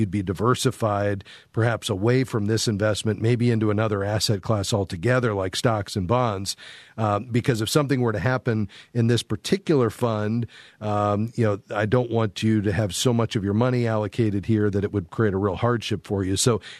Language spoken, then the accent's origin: English; Florida, United States; Okay. Yeah, you know, the challenge is that I'm from South Florida